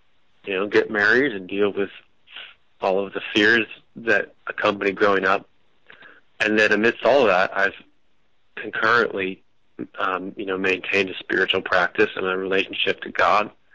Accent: California, United States; And I was raised in the San Gorgonio Mountains. I guess they're just north of Palm Springs. And first 8 years of life, were outdoors

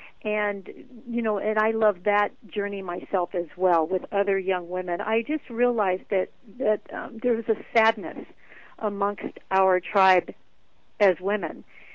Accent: Ashland, Oregon, United States; I built a large day spa, the first day spa here in Ashland, Oregon, in my hometown.

